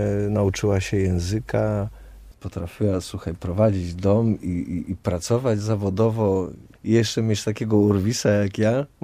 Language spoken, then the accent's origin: Polish; Delphi, Central Greece, Greece; jako mały chłopiec, jak wychowywałem się w Delfach